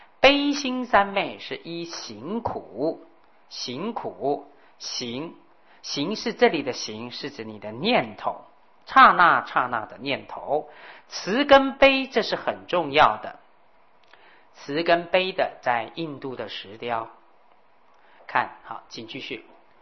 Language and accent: Chinese; China; 我们中国人都喜欢是布袋和尚